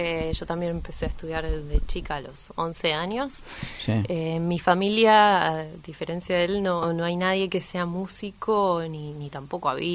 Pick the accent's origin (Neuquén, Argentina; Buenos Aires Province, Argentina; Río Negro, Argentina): Buenos Aires Province, Argentina; Hurlingham; yo soy de Hurlingham.